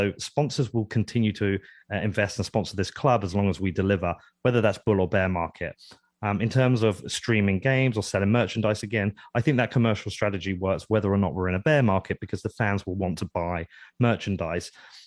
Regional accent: Bedford, East of England, United Kingdom; But look, I'm from Bedford. I've lived here my whole life.

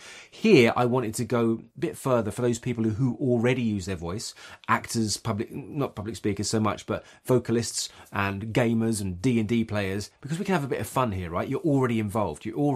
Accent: England, United Kingdom; you know, I'm from England, right?

